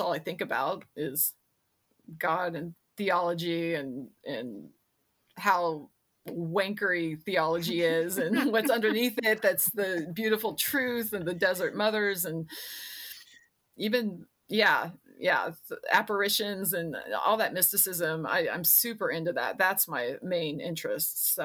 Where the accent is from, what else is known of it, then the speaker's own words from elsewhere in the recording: Fayetteville, Arkansas, United States; So I grew up in Arkansas, Fayetteville, Arkansas